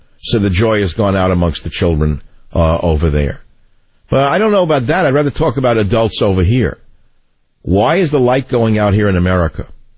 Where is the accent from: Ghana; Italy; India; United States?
United States; San Francisco, California; So let's go to KSFO in my hometown of San Francisco.